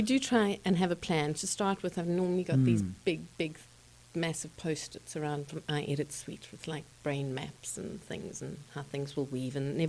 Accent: South Africa; also born or lived in Montreal, Canada; I was born in Montreal, but I grew up in South Africa.

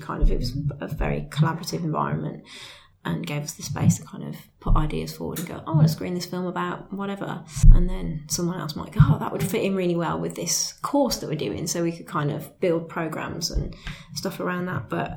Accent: Birmingham, West Midlands, United Kingdom; I'm from Birmingham, so I'm very proud to be from Birmingham and love the city and the region.

